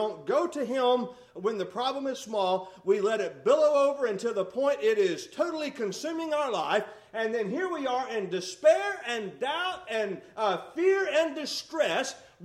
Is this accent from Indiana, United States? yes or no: no; Texas, United States; I was raised in West Texas, a very dry place